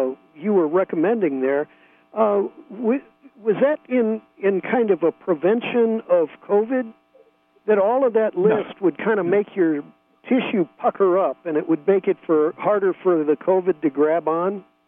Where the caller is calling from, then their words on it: San Francisco, California, United States; Oh, I'm actually calling you from down in San Francisco.